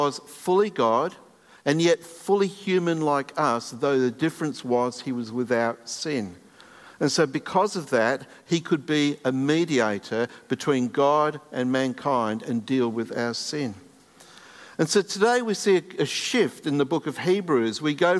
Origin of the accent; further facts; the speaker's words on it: England, United Kingdom; you might be surprised as an Englishman that I would say this